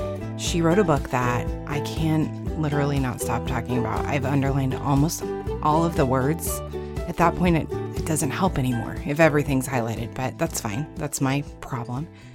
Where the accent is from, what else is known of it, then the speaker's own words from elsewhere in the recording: Arizona, United States; I'm from Arizona, so I know nothing of snow. I've seen it in movies.